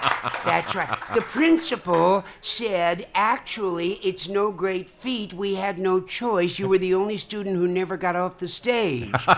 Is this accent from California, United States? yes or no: yes; San Francisco, California, United States; San Francisco. And, my high school, Lowell High School